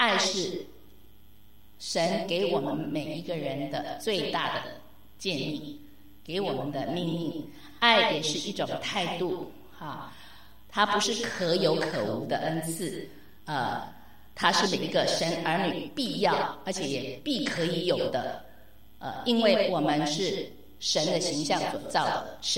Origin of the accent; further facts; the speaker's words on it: Taiwan; 我最要好的在台湾从小一起长大的最要好最要好的知心朋友